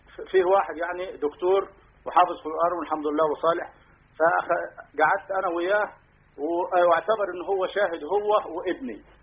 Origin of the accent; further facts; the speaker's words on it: Egypt; أنا مصري.